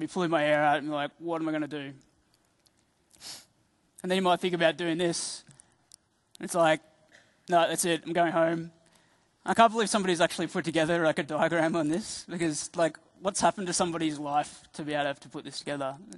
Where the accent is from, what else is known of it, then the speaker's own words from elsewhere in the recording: Australia; now in England, United Kingdom; I'm from Australia where the sunshine's quite good and everything, but I live in England where the weather's terrible.